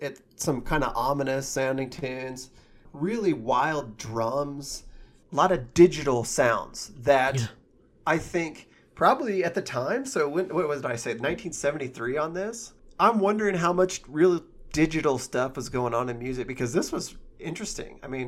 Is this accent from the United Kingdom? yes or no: yes; United Kingdom; I'm British.